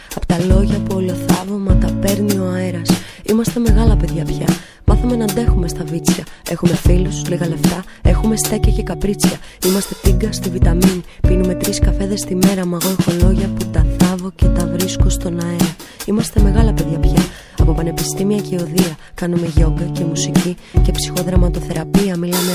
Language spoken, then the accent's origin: Greek; Perama, Attica, Greece; now in Athens, Greece; και ζω στην Αθήνα. Αλλά μεγάλωσα στο Πέραμα, μια συνοικία του Πειραιά.